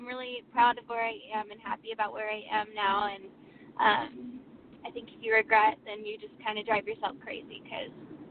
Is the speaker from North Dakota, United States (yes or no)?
no; Illinois, United States; now in Nashville, United States; I sang in church growing up, all over. I grew up in Illinois. So I sang in my church and in churches all around the area.